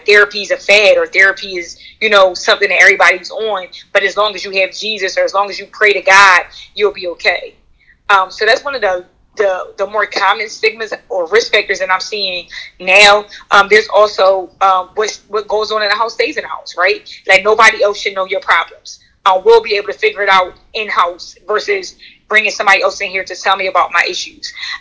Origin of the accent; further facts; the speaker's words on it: Philadelphia, Pennsylvania, United States; I grew up in North Philadelphia, which is an urban neighborhood in Philadelphia.